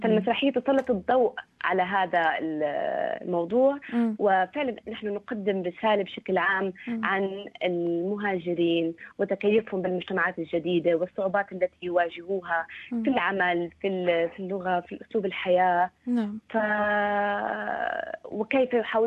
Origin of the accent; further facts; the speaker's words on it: Palestine; ولكن بشكل عام كفلسطينية وكعربية